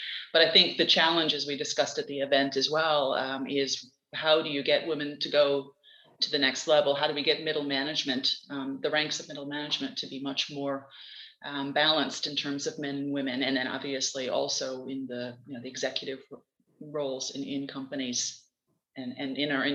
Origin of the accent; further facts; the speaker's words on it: United States; moved away as an adult; So I'm American and went to university in Boston and then worked there in the accounting auditing world.